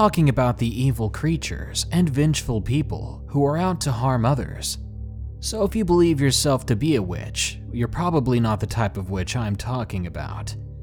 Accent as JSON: {"language": "English", "town": "Williamsport", "region": "Maryland", "country": "United States", "tie": "born or raised there", "said": "But one dark night in my hometown of Williamsport, Maryland, changed the way I think completely. It happened nearly 10 years ago, when I was 16 going on 17 in my hometown."}